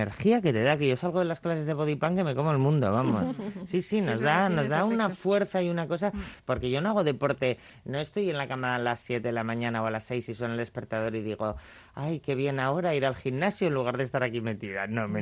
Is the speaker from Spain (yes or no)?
yes; Asturias, Spain; Mi familia, somos asturianos, ¿qué os voy a decir a vosotros también?